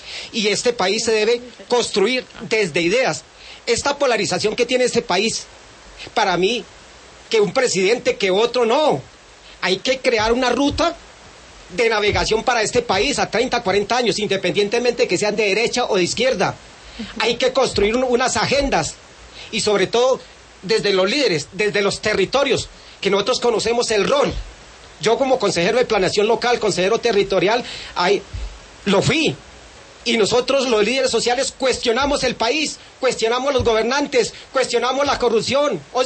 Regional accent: Colombia; Yo soy un ciudadano colombiano

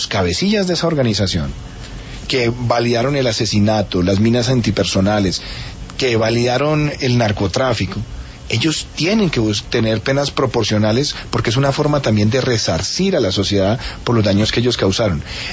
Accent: Colombia; a mí no me interesa, como colombiano, hacer trizas los acuerdos.

